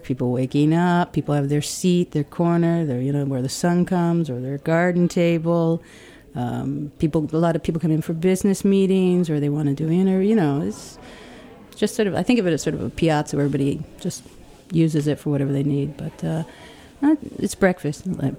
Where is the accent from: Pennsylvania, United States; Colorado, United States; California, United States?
California, United States; also born or lived in Lake Tahoe / Sacramento / San Francisco; I grew up in Northern California.